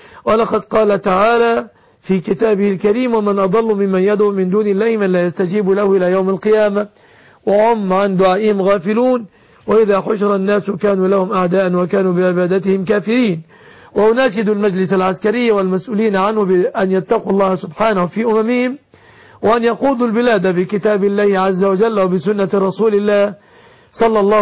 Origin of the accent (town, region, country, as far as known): Egypt